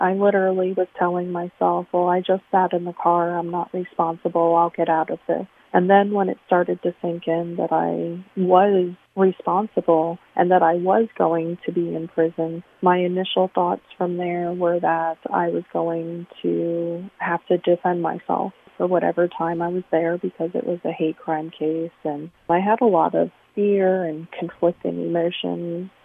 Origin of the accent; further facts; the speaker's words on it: Florida, United States; Sure. I grew up in South Florida. I'm 42, so 70s, 80s, 90s down there.